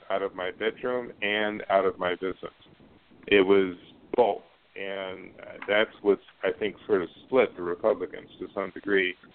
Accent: Kansas, United States; And right off the bat, I'm like, okay, I'm from Kansas.

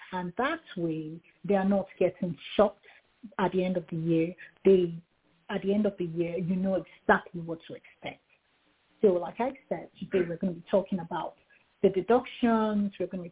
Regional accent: Nigeria; now in Orlando, United States; I'm originally from Nigeria. I moved here in the beginning of 2017. I've been in the U.S. for a little over 6 years. I moved to Kansas where it was nice and calm. Currently in Orlando

